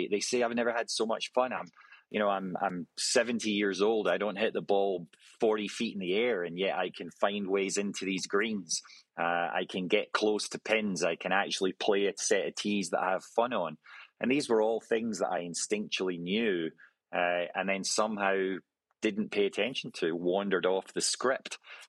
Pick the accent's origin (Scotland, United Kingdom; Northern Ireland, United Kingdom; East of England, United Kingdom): Scotland, United Kingdom; moved away as an adult; now in United States; As a Scot, I'd been raised on a diet of very simple, natural golf that appealed to most every golfer, whether it's granddad or grandson. And when I came over to the States